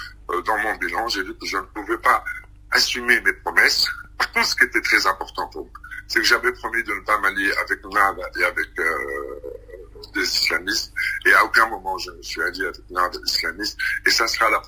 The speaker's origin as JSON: {"language": "French", "country": "Tunisia", "said": "qu'est-ce que nous en tant que Tunisiens qui habitant en Tunisie, que ce soit gouvernement ou non"}